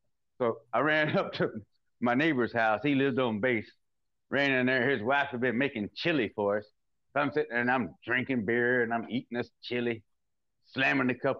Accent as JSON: {"language": "English", "region": "Mississippi", "country": "United States", "tie": "born or raised there", "accent": "Southern", "said": "The accent picked up. I grew up down in Mississippi."}